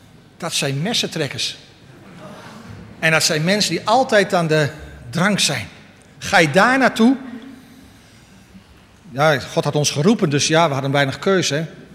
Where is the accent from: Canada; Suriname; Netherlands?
Netherlands; Westerhaar, Overijssel; En bij ons in Westerhaar heb je 3 familienamen die heel veel voorkomen.